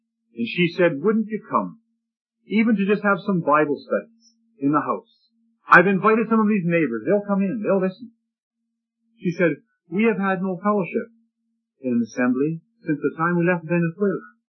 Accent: Canada; I said, oh, no, I'm not. I'm from Canada.

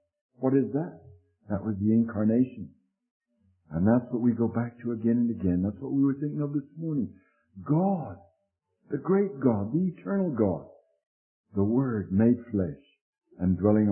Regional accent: United Kingdom; born there; I'm British by birth and inheritance

